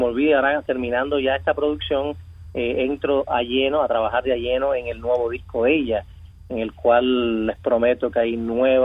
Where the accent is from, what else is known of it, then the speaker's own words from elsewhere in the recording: Cuba; moved away; como soy cubano